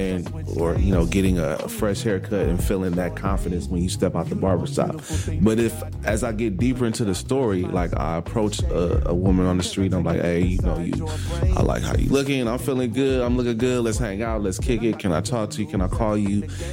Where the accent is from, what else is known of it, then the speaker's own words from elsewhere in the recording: Oakland, California, United States; Growing up in Oakland and always coming across the bridge to the city to see like my grandmother who was in Fillmore, and going to Third Baptist Church in San Francisco